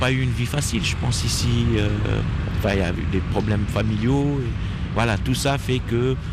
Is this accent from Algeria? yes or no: yes; Algeria; Moi je suis algérien.